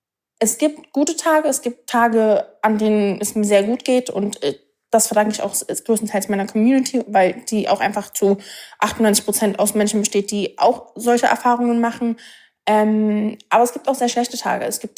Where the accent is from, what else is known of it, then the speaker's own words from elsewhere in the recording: Berlin, Germany; born there; Ich bin in Berlin geboren, so, ne? Ich bin Deutsche.